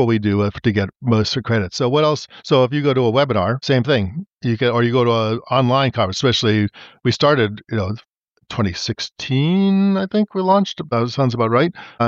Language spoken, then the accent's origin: English; New York, United States; moved away as an adult; Yeah, I grew up in the Northeast, New York.